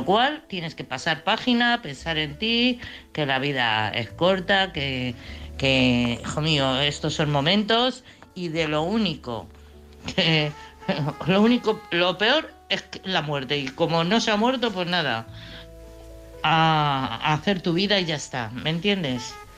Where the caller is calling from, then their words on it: Madrid, Community of Madrid, Spain; de Madrid.